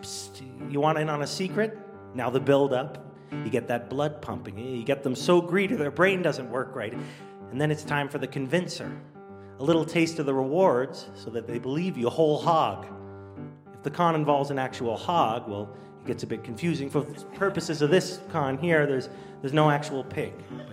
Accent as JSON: {"language": "English", "country": "Canada", "said": "I'm Canadian."}